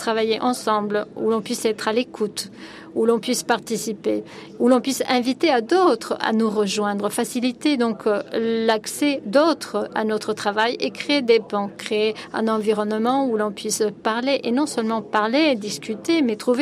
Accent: Switzerland; En tant que Suisse et représentant du gouvernement suisse

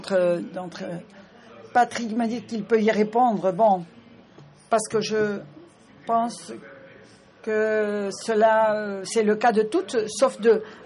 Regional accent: Kenya; je viens du Kenya.

